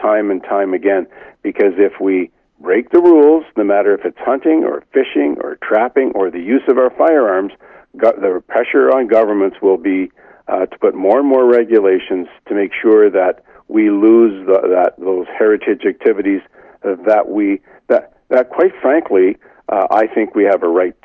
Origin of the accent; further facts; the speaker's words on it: Ontario, Canada; I come from the Ottawa Valley. We hunt up in the Madawaska Highlands